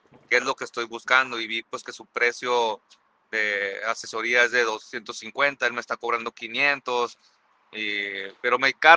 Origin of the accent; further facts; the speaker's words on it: Hermosillo, Sonora, Mexico; soy de acá de Hermosillo, Sonora.